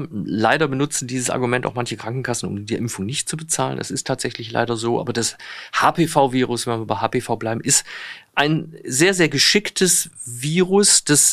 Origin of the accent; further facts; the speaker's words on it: North Rhine-Westphalia, Germany; Ich komme aus Nordrhein-Westfalen, da war das so.